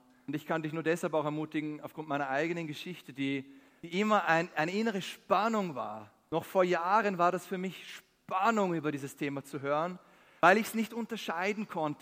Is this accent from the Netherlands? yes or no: no; Austria; als Österreicher, nicht wegzuschauen